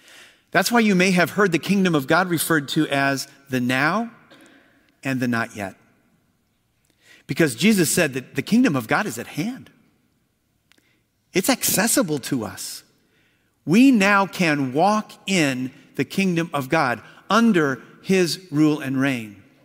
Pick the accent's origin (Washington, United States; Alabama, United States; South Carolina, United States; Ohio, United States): Ohio, United States; Bryan; I was born in Bryan, Ohio, the home of the Etch-a-Sketch, home of the Ohio Art Company, maker of the Etch-a-Sketch.